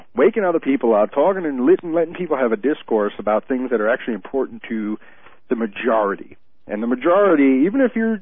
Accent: New York, United States; I grew up, you know, I grew up in New York, and there's WFAN, and that was where he was on.

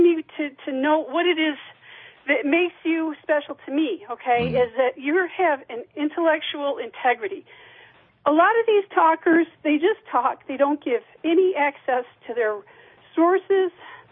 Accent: Lansing, Michigan, United States; And I grew up in Lansing, Michigan. I graduated from Eastern High School

